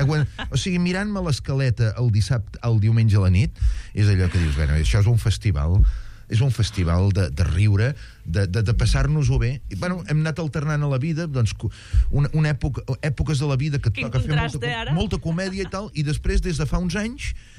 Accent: Terrassa, Catalonia, Spain; a casa jo sóc fill de Terrassa, el meu pare de Terrassa

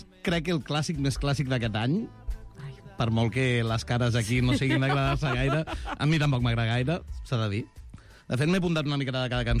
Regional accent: El Prat de Llobregat, Catalonia, Spain; Jo sóc del Prat

